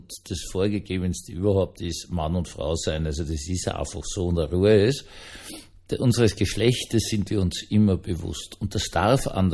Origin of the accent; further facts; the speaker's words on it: Vienna, Austria; Ich bin ja de facto im Tiergarten Schönbrunn aufgewachsen